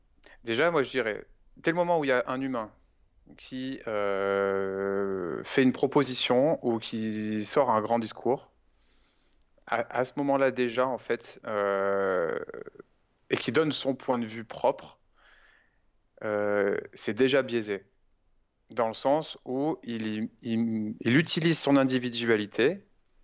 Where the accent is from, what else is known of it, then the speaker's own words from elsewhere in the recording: Lyon, Auvergne-Rhône-Alpes, France; Moi, en tant que Lyonnais habitant dans le 5e arrondissement